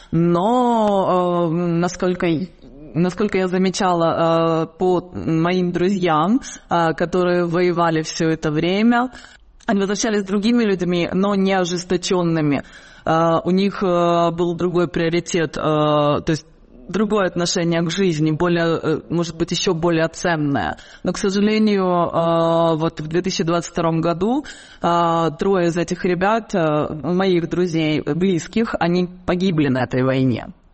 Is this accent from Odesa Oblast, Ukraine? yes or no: yes; Odesa, Odesa Oblast, Ukraine; born there; moved away